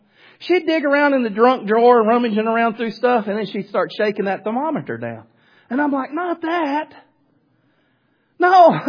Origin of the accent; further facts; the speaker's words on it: Greenwood, Arkansas, United States; I'm not from Alexandria. I'm from Greenwood, Arkansas. But I have a burden not to go to a KEI and work in Corinth. I have a burden to go to struggling churches in western Arkansas and eastern Oklahoma